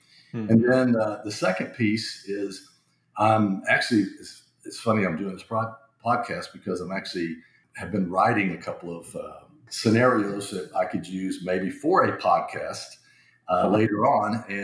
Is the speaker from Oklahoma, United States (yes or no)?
yes; Tishomingo, Oklahoma, United States; So, born and raised in Tishomingo, Oklahoma, which is about an hour and a half from Oklahoma City and probably about 2 hours from Dallas.